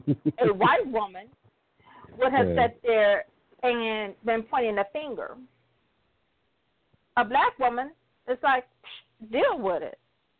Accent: Detroit, Michigan, United States; Now, grant you, I'm from Detroit. And back then, all Detroit athletes hung out in the community when we were growing up.

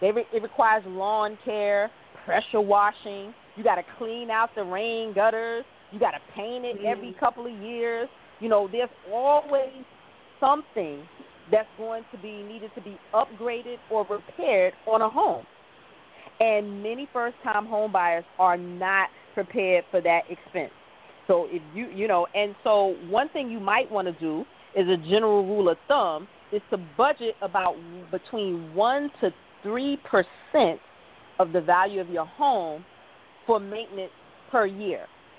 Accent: Brooklyn, New York, United States; now in Virginia Beach, United States; Y'all know I'm from Brooklyn, right?

